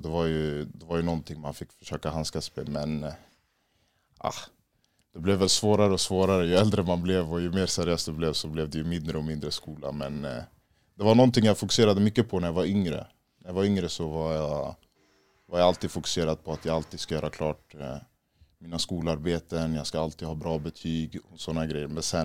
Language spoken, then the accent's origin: Swedish; Stockholm, Stockholm County, Sweden; Jag är uppväxt i Husby och Akalla. Har bott där egentligen hela mitt liv.